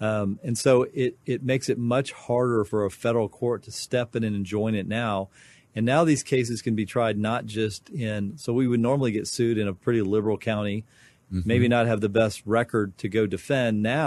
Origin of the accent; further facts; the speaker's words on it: North Dakota, United States; born there; you are actually in my birthplace. I was born in North Dakota